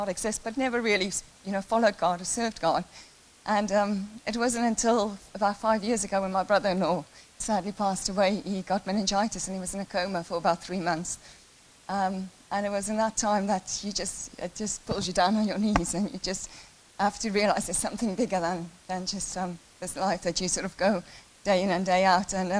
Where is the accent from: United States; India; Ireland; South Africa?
South Africa; now in United Kingdom; I was raised in South Africa, went to Sunday school, Christian family, rebellious teenager, doesn't want to be confirmed in church, and listened to heavy metal, came to the UK